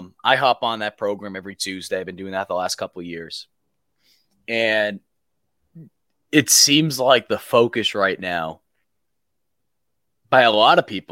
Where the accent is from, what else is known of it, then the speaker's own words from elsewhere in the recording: Massachusetts, United States; I'm from Massachusetts. I can tell you right now, you're not going to be winning a lot of games if you just have just Massachusetts talent on it.